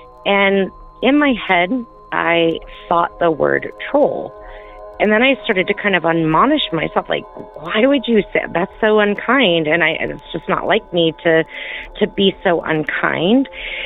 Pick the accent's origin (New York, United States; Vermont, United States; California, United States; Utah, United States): Utah, United States; St. George; I am from St. George, Utah.